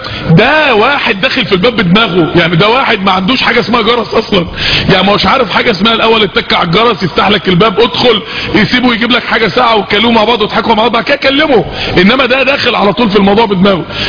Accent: Mansoura, Dakahlia, Egypt

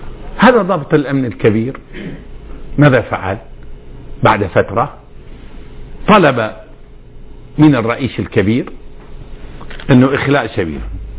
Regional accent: Syria; أنا وإن كنت شاميا فأنا مصري

